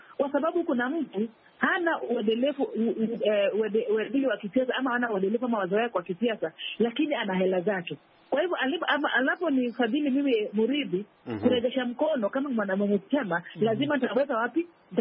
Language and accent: Swahili; Mombasa, Mombasa County, Kenya; Na sehemu tunatoka kama Mombasa hii